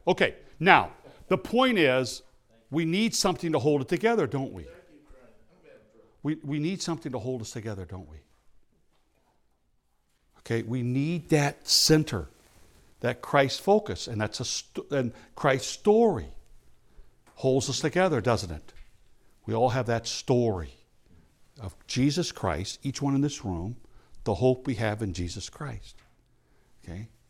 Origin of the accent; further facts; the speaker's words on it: East Peoria, Illinois, United States; My best friend I grew up with in East Peoria lives in Green Bay, Wisconsin today.